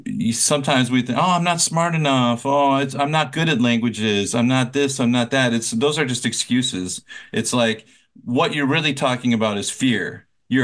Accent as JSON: {"language": "English", "region": "Minnesota", "country": "United States", "also_born_or_lived": "California", "said": "I'm from Minnesota, and I didn't even know I had an accent until I moved to California, and everybody started making fun of the way that I spoke English."}